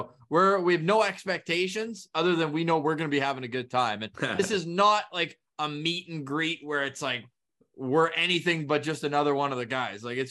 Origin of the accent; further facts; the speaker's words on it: Ottawa, Ontario, Canada; but obviously I'm born and raised in Ottawa.